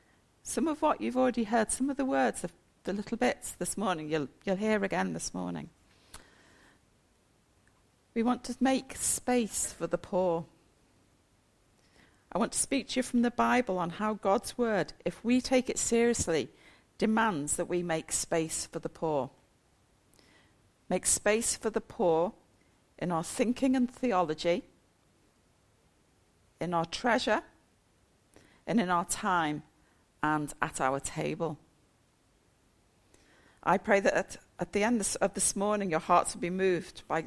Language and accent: English; New Brighton, North West England, United Kingdom; I come from New Brighton. I go to New Brighton Baptist Church. I've been going there 30 years.